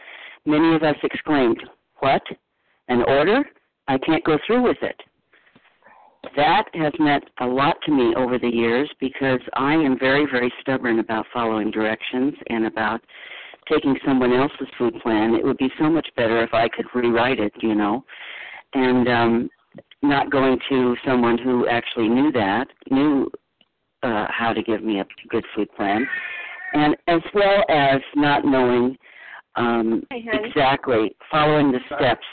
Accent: Colorado, United States; I'm from Colorado.

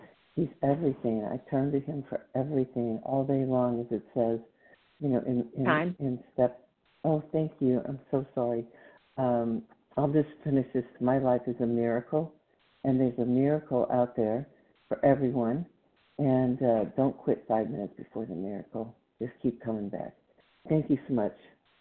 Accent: Texas, United States; And I'm from Texas. This is Central Time.

